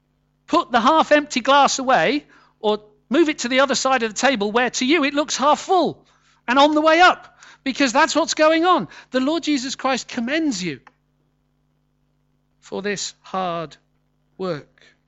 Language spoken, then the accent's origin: English; England, United Kingdom; Because as English folk, we often like to see the cup extremely half empty.